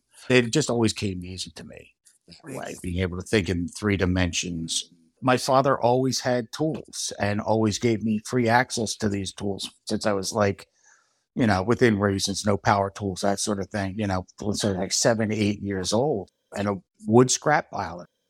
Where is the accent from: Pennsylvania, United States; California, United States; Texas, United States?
Pennsylvania, United States; Newtown; I'm originally from Newtown, Bucks County. Went to Council Rock High School, very big high school at the time.